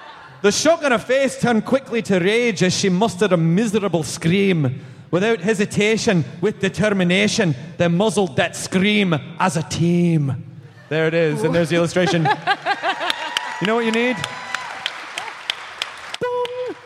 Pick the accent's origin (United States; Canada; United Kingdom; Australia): Canada; I'm Canadian